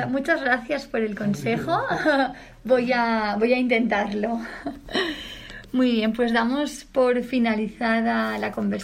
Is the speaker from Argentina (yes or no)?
no; Barcelona, Catalonia, Spain; now in Madrid, Spain; yo soy de Barcelona y vengo a trabajar a Madrid